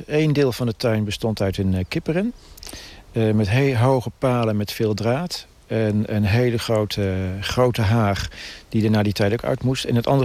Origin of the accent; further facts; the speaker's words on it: Apeldoorn, Gelderland, Netherlands; now in Voorst, Netherlands; Nee, oorspronkelijk kom ik uit Apeldoorn, midden uit de stad. En sinds 1967 woon ik in Voorst.